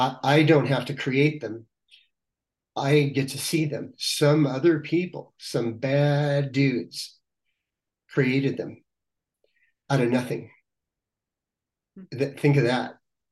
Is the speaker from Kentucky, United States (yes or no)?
no; Los Angeles, California, United States; And I grew up in Los Angeles, and I said, Los Angeles, the city of angels